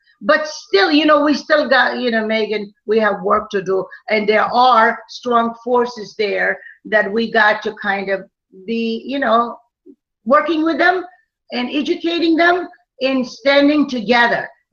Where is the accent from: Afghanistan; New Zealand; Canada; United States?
Afghanistan; And I said, I'm from Afghanistan. I want to visit some of these people.